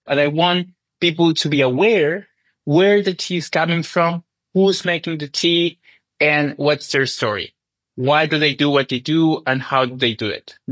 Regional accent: Chile; I come from Chile, the biggest tea drinking country in America, so we are big tea drinkers. I grew up drinking tea.

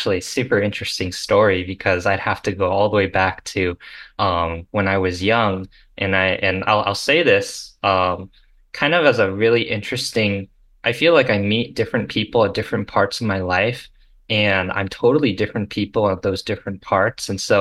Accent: Huntington Beach, California, United States; because I grew up in Huntington Beach, was two worlds for me.

